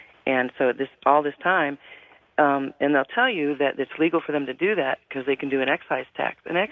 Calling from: Cheyenne, Wyoming, United States; I'm from Cheyenne, Wyoming.

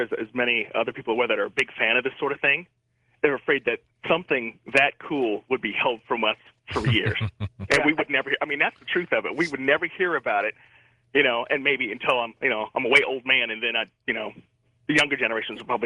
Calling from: Burbank, California, United States; From Burbank, California.

